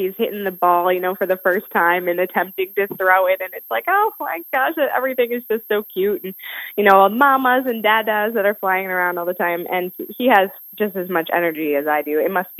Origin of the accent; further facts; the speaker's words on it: Biddeford, Maine, United States; I grew up in Biddeford.